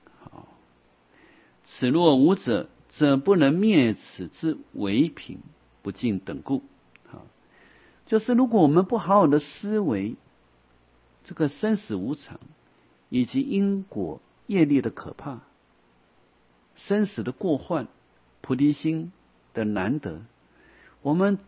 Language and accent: Chinese; Taiwan; 我常常问那些好来我们台湾学中文的国外学生